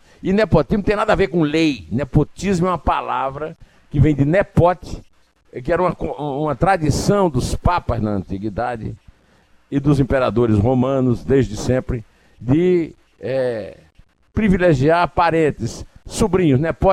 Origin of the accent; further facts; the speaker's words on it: Paraíba, Brazil; now in São Paulo, Brazil; eu que sou paraibano, mas voto aqui em São Paulo